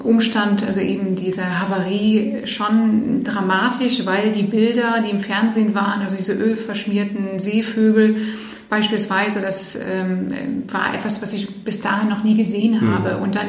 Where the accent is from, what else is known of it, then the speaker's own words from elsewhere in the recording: Eastern Canada, Canada; now in Germany; weil ich bin nicht in Deutschland groß geworden, sondern in Kanada und bin da im Osten Kanadas mit meiner Familie groß geworden, war insgesamt bis 1992 da, also fast 14 Jahre.